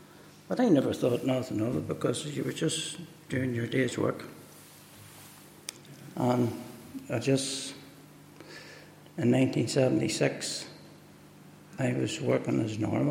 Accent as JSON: {"language": "English", "town": "Newry", "region": "Northern Ireland", "country": "United Kingdom", "tie": "born or raised there", "said": "As you can get from my accent, I'm not really from Lorne. I'm originally from Newry. I was born and bred in Newry. And lived there for 37 years. And brought up in a working class family."}